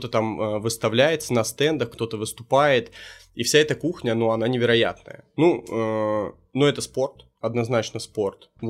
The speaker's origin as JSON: {"language": "Russian", "town": "Smolensk", "region": "Smolensk Oblast", "country": "Russia", "said": "Ну, типа, я чувак из Смоленска"}